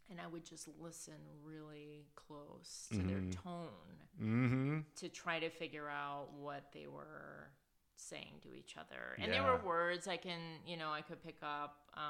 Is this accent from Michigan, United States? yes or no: yes; Detroit, Michigan, United States; I mean, I grew up downriver outside of Detroit. That's what the area is called. This is just sort of blue collar group of suburbs south of the city that a lot of auto workers live in.